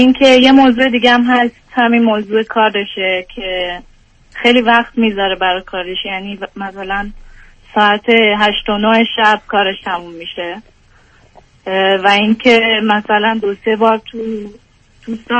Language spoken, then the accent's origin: Persian; Iran; moved away; من 6 سال خارج از ایرانم